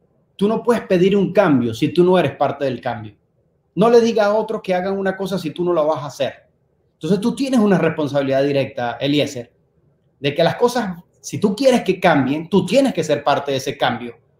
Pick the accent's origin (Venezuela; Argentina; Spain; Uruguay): Venezuela; Llegué a Venezuela luego de haber estudiado aquí por una beca que me gané. Yo siempre fui a la educación pública en mi país y pude estudiar en los Estados Unidos porque me gané una beca.